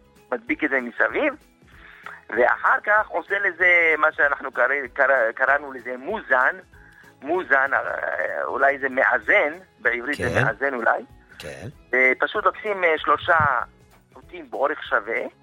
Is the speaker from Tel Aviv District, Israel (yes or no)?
no; Jerusalem, Jerusalem District, Israel; אני מירושלים.